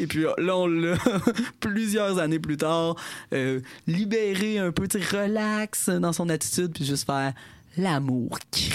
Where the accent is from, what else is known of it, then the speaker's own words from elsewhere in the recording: Quebec, Canada; pendant la pandémie, j'étais en Beauce et j'ai fait un... de ma région natale